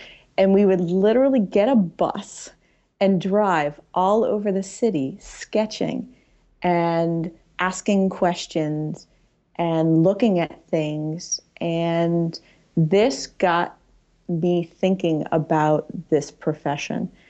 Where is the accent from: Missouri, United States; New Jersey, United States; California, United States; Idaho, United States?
Missouri, United States; St. Louis; also born or lived in New York / Boston; So I grew up in St. Louis, Missouri, which was a wonderful place to grow up. My parents are not from St. Louis.